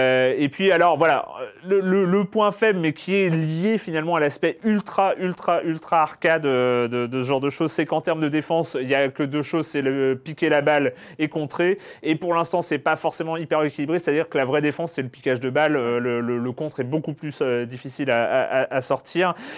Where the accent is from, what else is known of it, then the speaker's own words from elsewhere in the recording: Brittany, France; sauf quand il y avait la fête foraine à Lorient, hein, près de là où j'ai grandi.